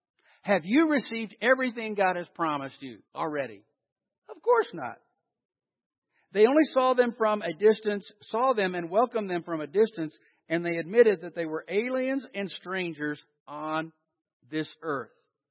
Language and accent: English; West Virginia, United States; born there; I hate to tell you this. I was born in West Virginia. It's not heaven.